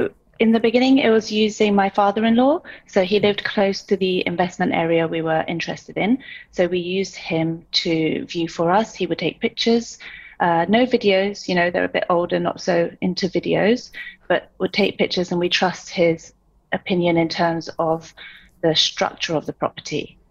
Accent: United Kingdom; now in Singapore; Because we're both British, we used to live in the UK.

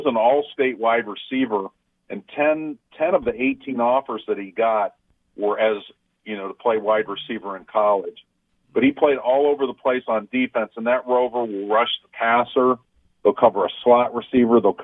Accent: Cleveland, Ohio, United States; I was born in Cleveland and grew up in Ohio.

